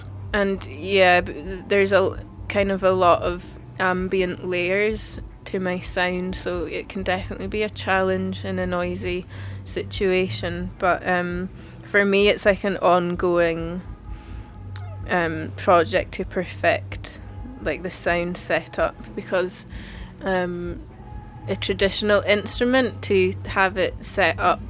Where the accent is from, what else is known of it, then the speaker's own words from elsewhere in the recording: Scotland, United Kingdom; first language Gaelic; English is a second language; I come from the Highlands of Scotland, and my first language is Gaelic